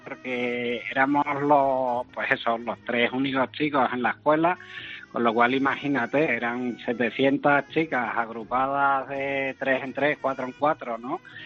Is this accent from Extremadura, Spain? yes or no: yes; Almendralejo, Extremadura, Spain; moved away; also born or lived in Madrid; yo de origen soy extremeño, de Almendralejo. Y bueno, pues ya el hecho de venirme a estudiar a Madrid, pues fue todo un cambio